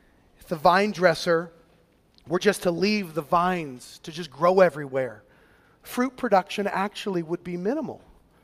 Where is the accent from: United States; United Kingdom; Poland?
United States; the South; Well, I'm a Christian because I grew up in the South.